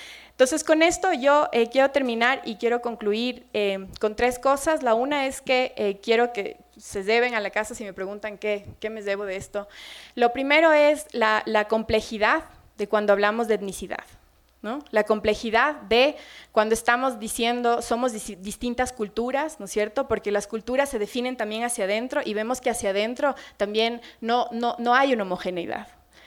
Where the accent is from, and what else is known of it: Ecuador